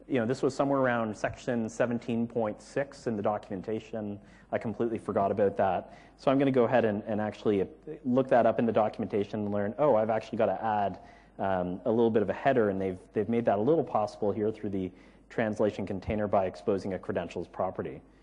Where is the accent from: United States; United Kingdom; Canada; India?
Canada; I am from Canada, but it doesn't guarantee that my French is any good.